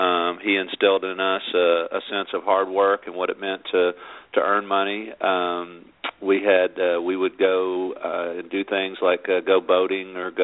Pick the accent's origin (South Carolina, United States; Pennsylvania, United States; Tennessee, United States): Tennessee, United States; Memphis; born there; Sure. I was born here in Memphis, Tennessee.